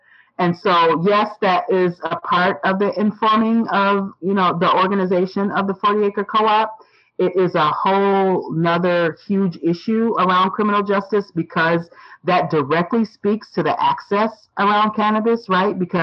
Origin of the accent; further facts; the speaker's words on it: Minnesota, United States; specifically in Minnesota, my hometown where I was born, my mom was born, my grandma was born, and my great grandma was born